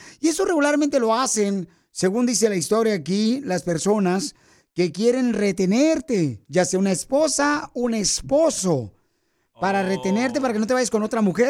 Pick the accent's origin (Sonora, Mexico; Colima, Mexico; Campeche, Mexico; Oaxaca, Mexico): Oaxaca, Mexico; now in Fresno, United States; Porque aquí venimos de Oaxaca a Fresno, Estados Unidos.